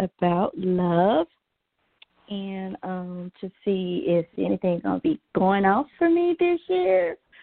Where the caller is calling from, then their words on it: Georgia, United States; calling from Georgia.